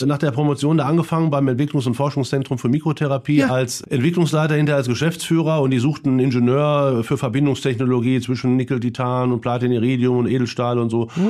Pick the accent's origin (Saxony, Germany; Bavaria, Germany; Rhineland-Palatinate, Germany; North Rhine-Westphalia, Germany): North Rhine-Westphalia, Germany; Bochum; ich bin in Bochum zur Schule gegangen, an der Graf-Engelbert-Schule habe ich Abi gemacht, bin hier aufgewachsen